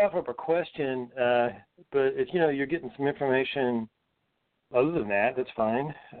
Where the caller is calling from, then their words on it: Asheville, North Carolina, United States; I am in Asheville, North Carolina.